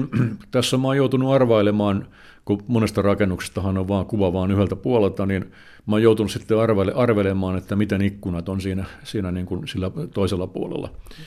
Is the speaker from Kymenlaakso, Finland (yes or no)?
no; Helsinki, Uusimaa, Finland; mä oon tosiaan syntyperäinen herttoniemeläinen ja lapsuuden kotini oli entisessä Herttoniemen ylisotamassa.